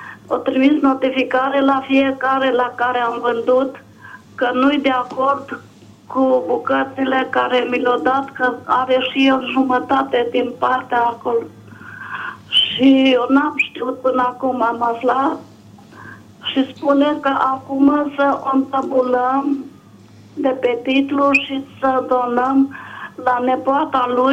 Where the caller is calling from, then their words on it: Timișoara, Timiș County, Romania; din Timișoara.